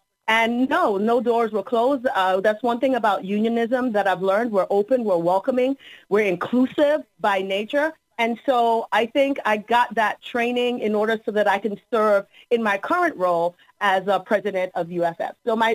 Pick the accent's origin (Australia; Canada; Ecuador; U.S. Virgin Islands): U.S. Virgin Islands; St. Thomas; now in United States; Yes, I am from St. Thomas, U.S. Virgin Islands, and I am the first Afro-Caribbean female president of the United Faculty of Florida.